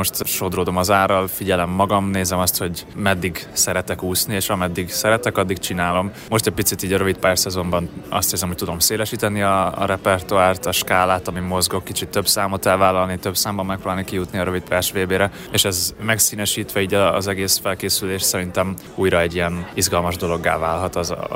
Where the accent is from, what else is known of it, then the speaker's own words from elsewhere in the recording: Hungary; valóban magyar közönség előtt a legjobb magyarként úszni